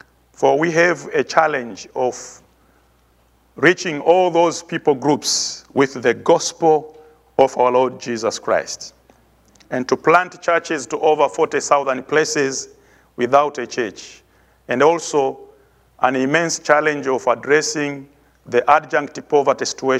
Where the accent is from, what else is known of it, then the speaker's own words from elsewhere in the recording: Tanzania; And in the south, we are bordering Zambia, Malawi, and Mozambique. On the eastern part, we are bordering Indian Ocean